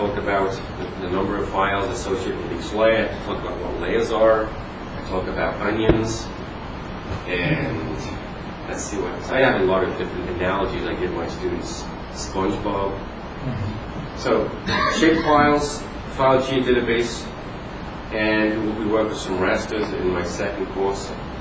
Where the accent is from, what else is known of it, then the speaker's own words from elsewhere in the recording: England, United Kingdom; also born or lived in Oregon; And I went to school in Oregon, so, and then I'm from England, and if I never went outside when it rained, I never go outside.